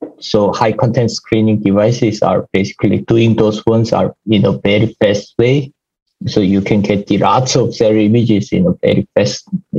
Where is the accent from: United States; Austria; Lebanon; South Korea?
South Korea; English is a second language; I grew up in Korea